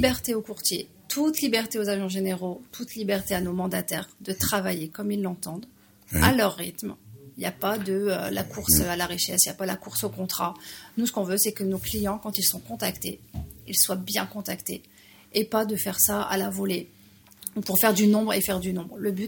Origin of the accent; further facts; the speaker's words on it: Hauts-de-France, France; now in Le Havre, France; À côté d'Arras.